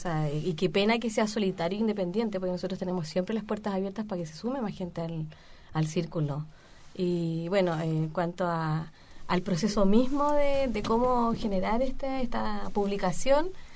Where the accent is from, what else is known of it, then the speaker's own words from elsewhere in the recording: Chile; eso en definitiva nos enriquece como chilenos, como país